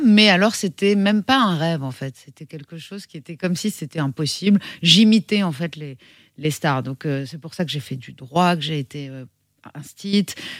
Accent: Provence-Alpes-Côte d'Azur, France; J'ai grandi dans un environnement assez majestueux, c'est la Côte d'Azur.

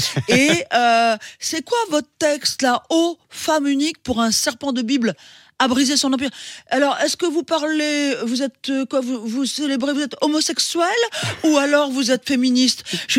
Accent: Algeria; born there; also born or lived in Morocco; Je suis né en Algérie, voilà. J'ai vécu au Maroc.

